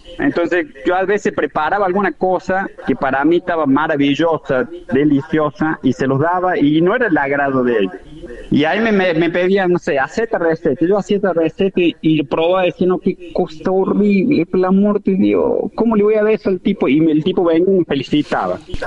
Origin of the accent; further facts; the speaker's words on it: Argentina; No, no soy italiano, soy argentino.